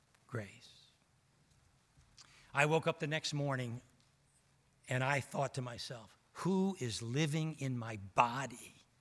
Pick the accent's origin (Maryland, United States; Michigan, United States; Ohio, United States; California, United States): Maryland, United States; So I went to Maryland, which is my hometown